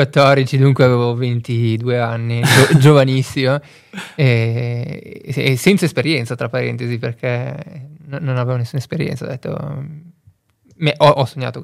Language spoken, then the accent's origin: Italian; Lugano, Ticino, Switzerland; io sono di Lugano, ho studiato presso l'Università della Svizzera Italiana, ho fatto sia il bachelor che il master in economia e management